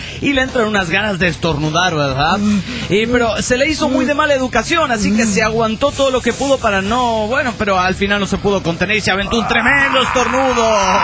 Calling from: State of Mexico, Mexico; desde el Estado de México, México.

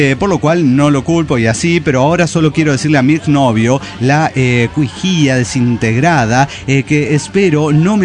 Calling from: Mexico City, Mexico; de Ciudad de México.

